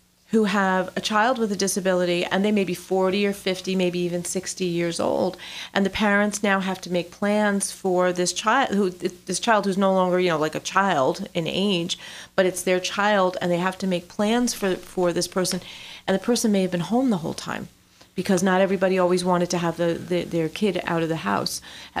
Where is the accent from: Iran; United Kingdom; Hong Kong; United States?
United States; New York; I'm from Long Island.